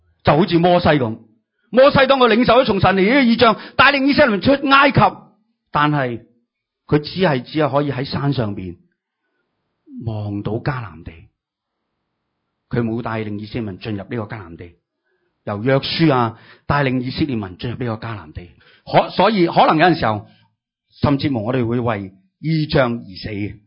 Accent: China; 我哋中国人

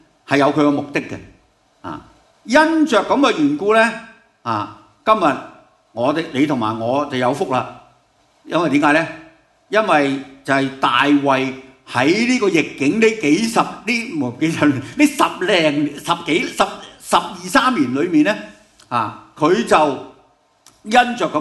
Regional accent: China; 我哋中国人有句说话人生不如意嘅事点样话？

